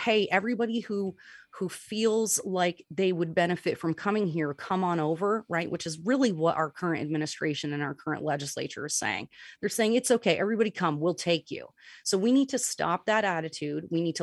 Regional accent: Vermont, United States; growing up in Vermont, I learned right away as a child to be a good steward of my environment.

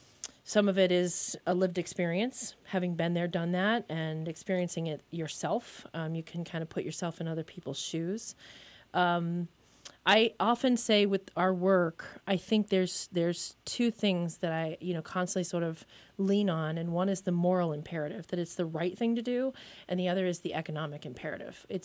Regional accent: Ohio, United States; I was born and raised in Ohio in a small town, and my mom's main mission in life was to make sure that no one was left behind, ever.

